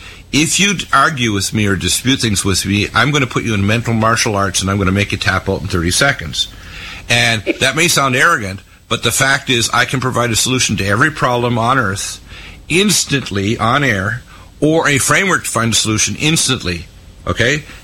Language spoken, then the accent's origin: English; Detroit, Michigan, United States; born there; I'm an American. I was born in Detroit.